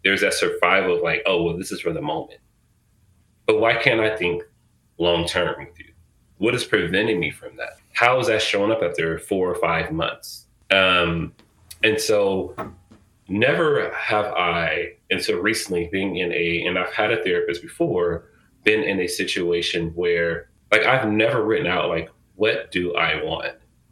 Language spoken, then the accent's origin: English; Oakland, California, United States; I grew up in West Oakland, moved to Berkeley.